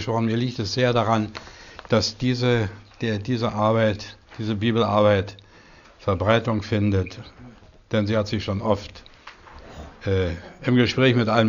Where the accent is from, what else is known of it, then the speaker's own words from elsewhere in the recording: Sommerfeld, Lubusz Voivodeship, Poland; Als ich 16 war, waren die Sowjettruppen bis an meine Heimatstadt Sommerfeld hinter der Neiße vorgerückt.